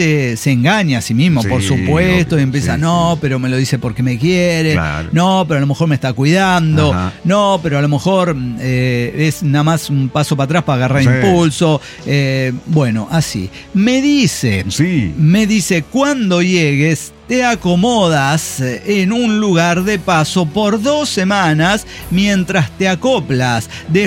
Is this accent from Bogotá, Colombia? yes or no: no; Bucaramanga, Santander, Colombia; de Bucaramanga, Colombia.